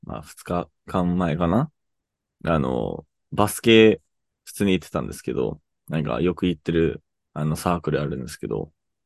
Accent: Canada; Japanese is a second language; え、どこ出身ですかって聞かれて、で、あ、カナダですって言ったら、あ、日本語わかるんだって

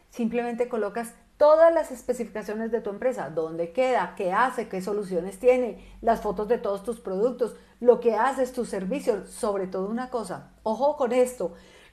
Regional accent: Colombia; yo tengo doble nacionalidad. Yo soy colombiana de pura cepa, vivo en Bogotá, Colombia, pero me fui a estudiar una maestría en el Instituto Tecnológico de Monterrey del Estado de México

